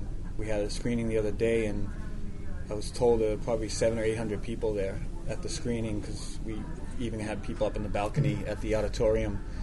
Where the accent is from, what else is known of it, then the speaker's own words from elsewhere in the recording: Lowell, Massachusetts, United States; moved away; I grew up in Lowell and lived there my whole life until I moved out west.